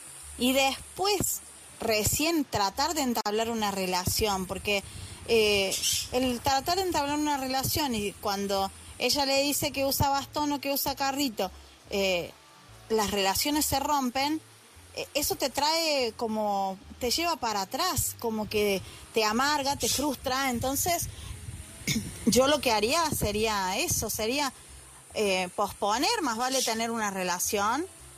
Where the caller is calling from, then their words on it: Argentina; desde Argentina, antes que me olvide.